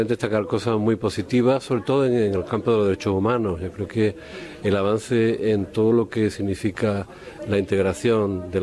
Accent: Spain; no ya solo como español

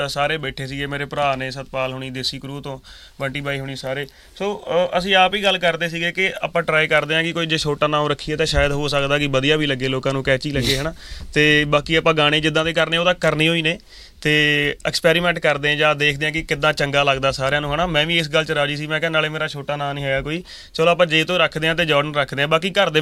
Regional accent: Dhariwal, Punjab, India; ਮੇਰਾ ਭਾਅ ਜੀ ਏਰੀਆ ਮਾਝਾ, ਅਤੇ ਅੰਮ੍ਰਿਤਸਰ ਤੋਂ ਮੇਰਾ ਪਿੰਡ ਪੈਂਦਾ ਜੀ 30 ਕਿਲੋਮੀਟਰ, ਅਟਾਰੀ ਵਾਹਗਾ ਬਾਰਡਰ ਵਾਲੀ ਸਾਈਡ, ਉੱਧਰ ਧਾਰੀਵਾਲ ਪਿੰਡ ਹੈ ਭਾਅ ਜੀ ਮੇਰਾ।

